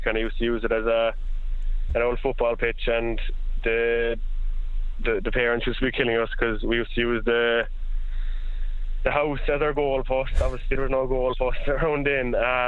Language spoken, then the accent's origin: English; Union Hall, County Cork, Ireland; It's just a small little fishing area. But the village we're in Union Hall, it's such a small village. Everyone knows everyone.